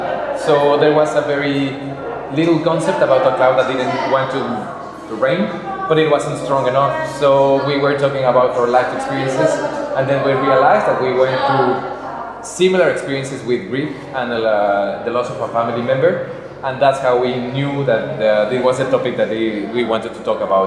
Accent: Mexico City, Mexico; So I am from Mexico City, which is the biggest city in the country, but there weren't animation schools there at the time either.

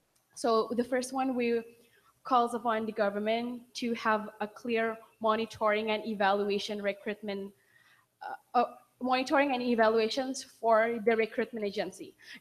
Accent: Indonesia; as the representative of Indonesia. I'm from the Universitas Indonesia as an undergraduate student.

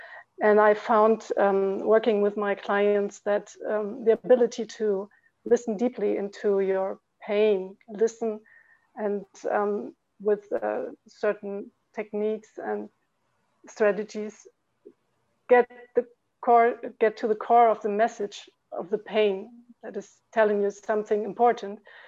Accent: Germany; English is a second language; I'm currently in Tuscany. Usually I come from Germany

